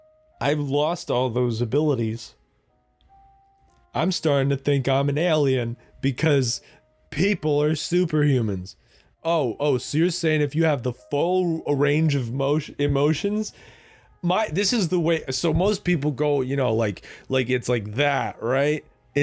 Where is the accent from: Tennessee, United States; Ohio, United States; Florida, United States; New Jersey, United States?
New Jersey, United States; I started in my hometown of New Jersey. The entire state is my hometown, because I don't want to tell you where I live. I'm from New Jersey.